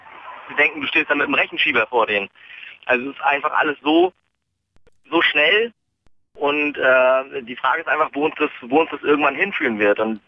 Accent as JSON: {"language": "German", "region": "Mecklenburg-Vorpommern", "country": "Germany", "said": "Ich komme selber aus Mecklenburg-Vorpommern."}